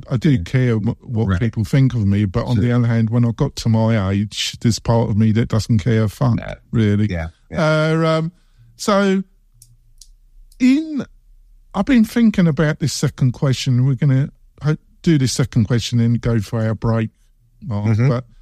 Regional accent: England, United Kingdom; yeah, I'm English, I'm pretty dark for English

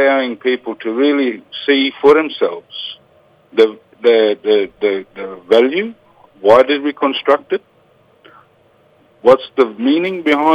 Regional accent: Cairns, Queensland, Australia; Diri Nura, which means the rainforest mountain up here where Cairns. Mm. And I'm a son of the Buluru, east coast of Australia.

